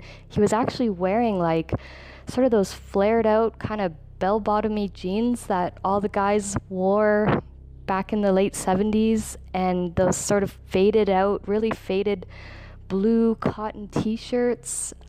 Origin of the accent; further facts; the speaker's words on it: Edmonton, Alberta, Canada; I'm from Canada, Edmonton